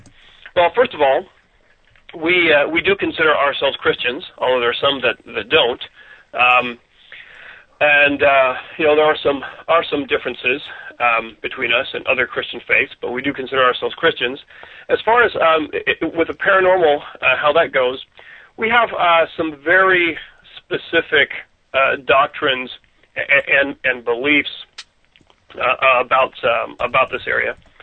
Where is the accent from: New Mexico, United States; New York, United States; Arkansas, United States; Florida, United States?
Florida, United States; I've been interested in all kinds of similar topics since I was a child growing up in Florida